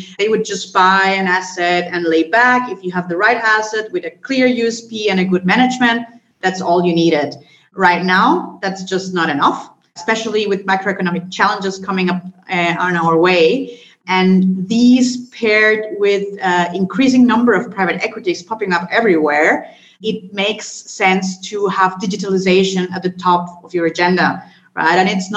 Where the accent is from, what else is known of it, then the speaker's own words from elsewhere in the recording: Colombia; I was born and raised in Colombia, so I'm a full-blown Latina. I have a classic background in business administration across continents, so in Germany, Hong Kong, and Chicago, where I studied.